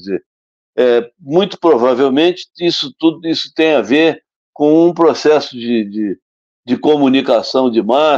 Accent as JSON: {"language": "Portuguese", "town": "Santa Isabel do Rio Preto", "region": "Rio de Janeiro", "country": "Brazil", "tie": "born there", "said": "lá na minha cidade, onde eu nasci, no interior, lá em Santa Isabel do Rio Preto, que é um lugarejo, é um distrito de Valença"}